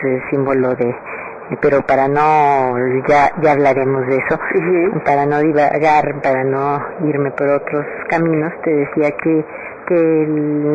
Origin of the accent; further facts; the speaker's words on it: Monterrey, Nuevo León, Mexico; me he sentido siempre muy regia, extraño, añoro, adoro mi tierra natal.